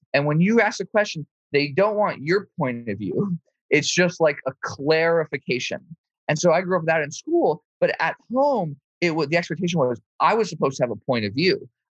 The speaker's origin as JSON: {"language": "English", "town": "Los Angeles", "region": "California", "country": "United States", "tie": "born or raised there", "said": "And so I was raised in Los Angeles by by grandparents and parents that had seen the worst in life"}